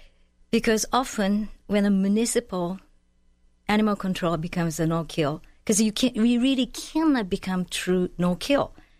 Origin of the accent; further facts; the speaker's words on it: Tokyo, Japan; I grew up in Tokyo.